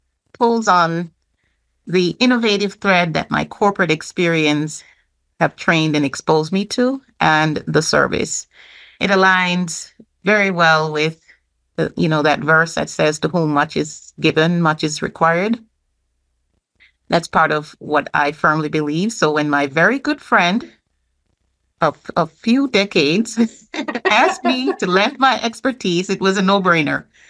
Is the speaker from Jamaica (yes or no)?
yes; Jamaica; moved away as an adult; now in New York, United States; I grew up in Jamaica with my grandparents, and there I received my foundational education at an all-girls grammar school. My adult years have been spent in the U.S., mostly in New York